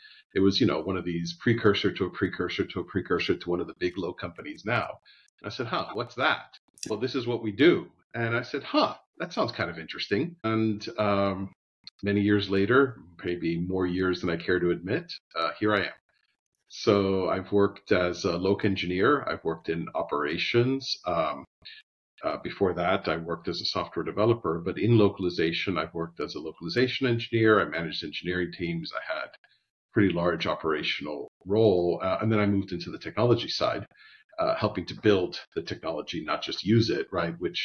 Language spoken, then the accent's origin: English; Miami, Florida, United States; I grew up speaking two languages natively, growing up in Miami in a Cuban American community. So I grew up speaking Spanish and English.